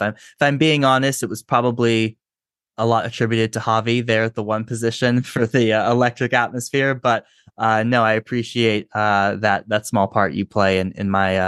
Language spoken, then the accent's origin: English; California, United States; So I grew up near Stanford and I played competitively in juniors.